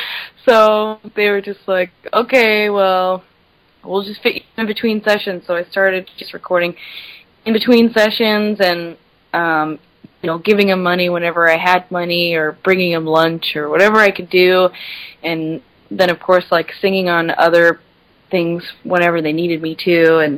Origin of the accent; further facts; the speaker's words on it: Seattle, Washington, United States; But I definitely feel like influenced by growing up in Seattle and being around a lot of hard rock